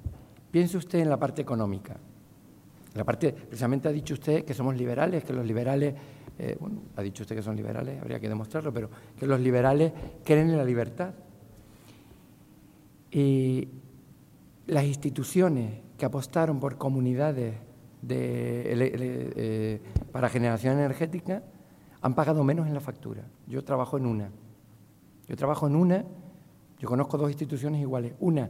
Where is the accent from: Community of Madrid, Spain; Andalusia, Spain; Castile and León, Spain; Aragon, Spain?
Community of Madrid, Spain; Tres Cantos; Creo que soy español, tricantino.